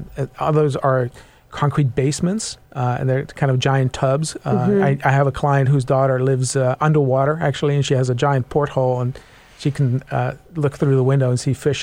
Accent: Netherlands; now in Seattle, United States; I was raised in the Netherlands, kind of a you know, seafaring nation. And when I moved here to Seattle

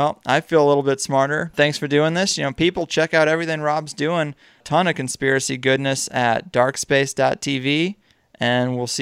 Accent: St. Louis, Missouri, United States; You know, I mean, I'm from St. Louis.

